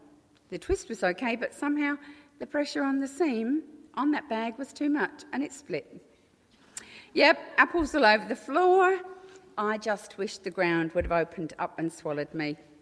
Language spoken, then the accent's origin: English; London, United Kingdom; accent: Cockney; I was born in London, a Cockney.